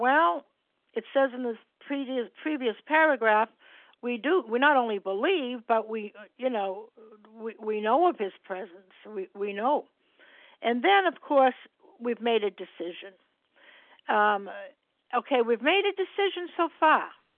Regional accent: Massachusetts, United States

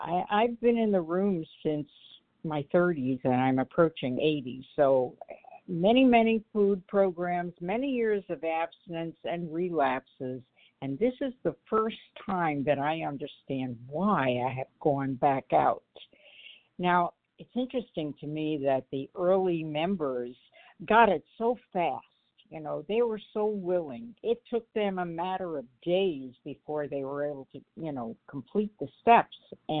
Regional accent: Coconut Creek, Florida, United States; I'm from Coconut Creek, Florida.

